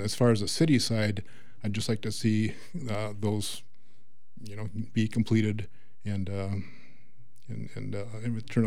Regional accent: Wisconsin, United States; Well, I was raised in Vernon County, 4 miles outside of town on Highway 56. Went to Viroqua area schools.

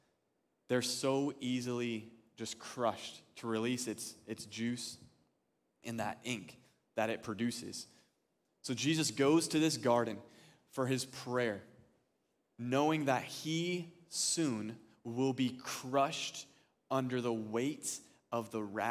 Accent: California, United States; I grew up in California, and in our front yard with that Mediterranean climate, we had an olive tree that looked just like those.

